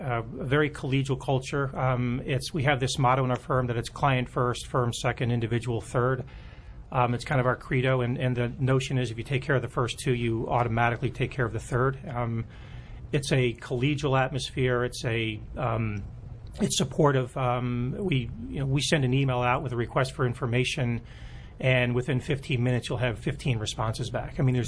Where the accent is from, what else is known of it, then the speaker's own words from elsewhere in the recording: Washington, District of Columbia, United States; I'm from Washington, D.C.